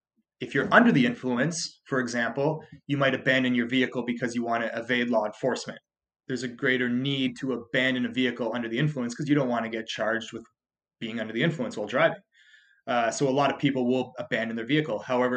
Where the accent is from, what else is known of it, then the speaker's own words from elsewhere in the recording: Canada; I'm Canadian, obviously